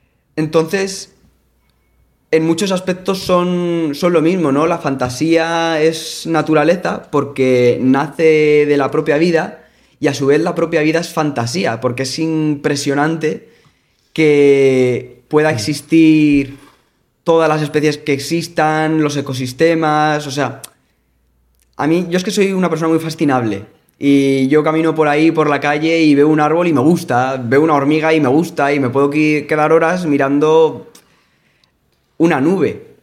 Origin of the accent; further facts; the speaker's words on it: Cartagena, Region of Murcia, Spain; also born or lived in Madrid; Nací en Madrid y mis raíces, por así decirlo, pueden que estén ahí, pero yo soy cartagenero.